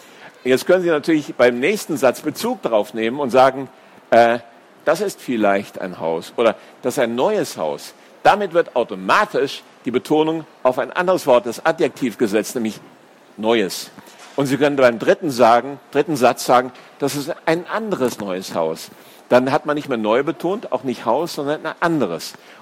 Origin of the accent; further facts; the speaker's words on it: Hesse, Germany; ich bin Berliner, bin ich nicht, aber ich komme aus Hessen